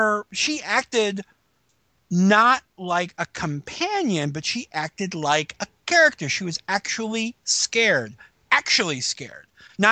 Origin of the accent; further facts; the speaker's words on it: Chicago, Illinois, United States; Really quickly, you have to remember I come from Chicago.